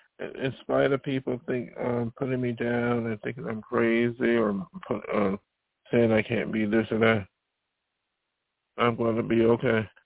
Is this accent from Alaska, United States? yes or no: no; Buffalo, New York, United States; And so it's … from my hometown Buffalo.